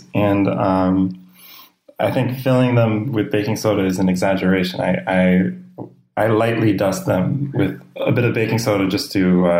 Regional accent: Boston, Massachusetts, United States; born there; Well, I was born in Boston in the 80s

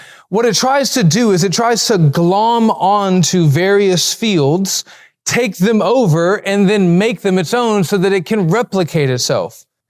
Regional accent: Alabama, United States; I'm from Alabama. We talk like that.

